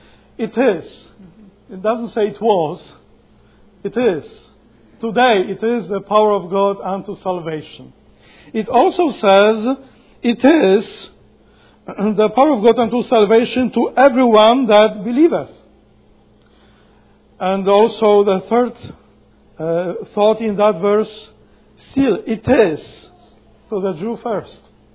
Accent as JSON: {"language": "English", "country": "Poland", "said": "But you see, I come from Poland"}